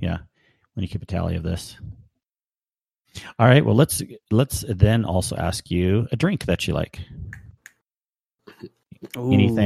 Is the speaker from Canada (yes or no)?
no; California, United States; growing up in California, I'd be like, yep, that's the good flavor. We don't drink the moonshine flavor in California.